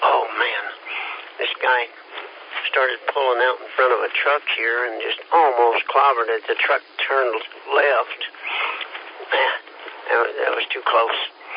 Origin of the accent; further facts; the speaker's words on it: Kansas, United States; I was in the Navy, and I'm from Kansas, and I seen all the beaches I want to see, Dan, but they're still quite beautiful.